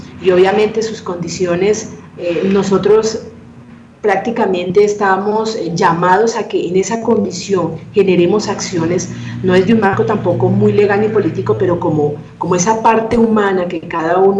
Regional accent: Colombia; El 48%, por ejemplo, de los adultos mayores están en pobreza en un país como nosotros, como el colombiano.

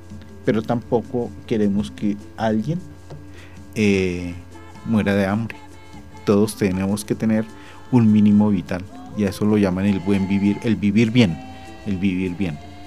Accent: Colombia; y nosotros ya somos colombianos.

